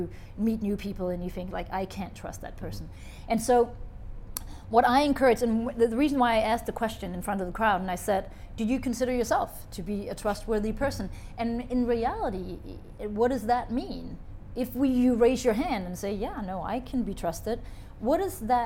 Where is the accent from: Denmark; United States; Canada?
Denmark; now in France; people probably believe me because I come from Denmark.